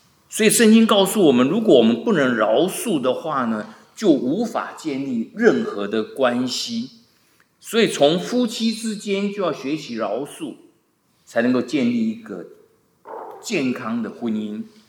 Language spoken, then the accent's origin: Chinese; China; 我们中国人是蛮喜欢讲关系的，走后门，拉关系，有关系就没关系，没关系就有很大的关系，变成这个样子。